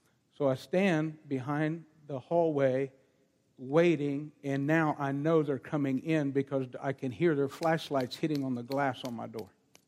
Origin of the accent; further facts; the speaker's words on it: West Virginia, United States; And I'm from West Virginia, but I didn't have my gun.